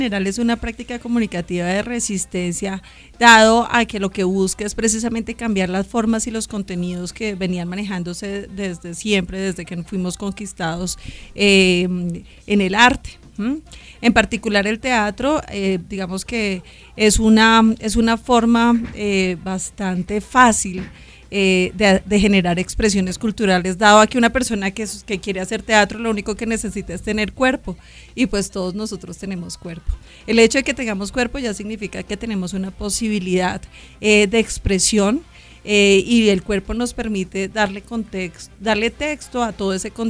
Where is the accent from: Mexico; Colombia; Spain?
Colombia; soy un ciudadano, un colombiano más, una colombiana más preocupada por lo que sucede en el país